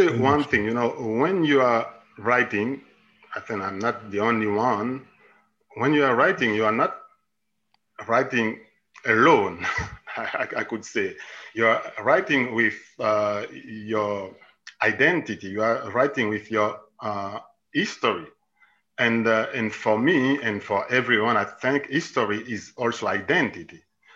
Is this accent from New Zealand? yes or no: no; Haiti; English is a second language; moved away as an adult; I grew up in a country until 23 years old, I grew up in Haiti. I was born and I grew up in Haiti.